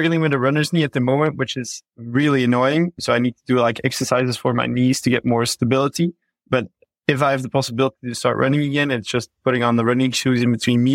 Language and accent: English; Belgium; now in New York, United States; we're actually from Belgium, which is a small country besides the Netherlands that also speak the same language with a different dialect. But yeah, we're all three here in New York